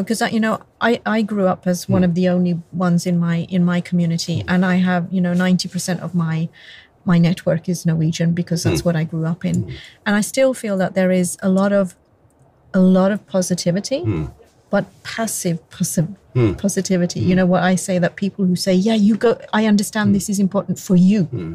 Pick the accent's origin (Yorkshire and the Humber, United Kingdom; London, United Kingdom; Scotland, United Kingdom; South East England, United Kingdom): London, United Kingdom; born there; also born or lived in Norway; my father's Indian Malaysian and my mother's Norwegian. I was born in London.